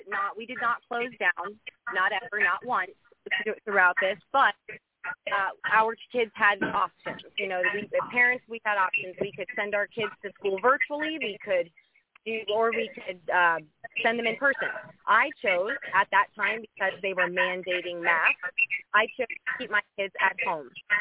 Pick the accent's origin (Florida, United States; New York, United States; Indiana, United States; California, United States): Florida, United States; first of all, I'm a Florida native. I'm a deeply rooted one at that, and I grew up in Lee County.